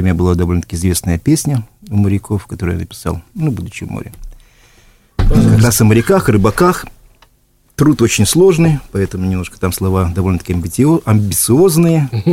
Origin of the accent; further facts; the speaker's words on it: Estonia; moved away as an adult; also born or lived in Russia; now in Gomel, Belarus; Правильно, я родился в России, но всего лишь там 5 лет прожил. 25 лет жил в Эстонии.